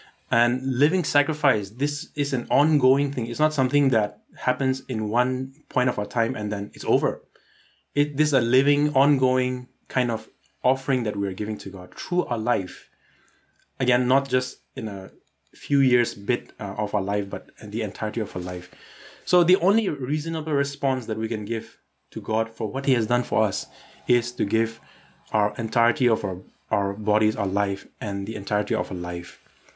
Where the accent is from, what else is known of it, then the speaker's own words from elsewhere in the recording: India; And I'm from India.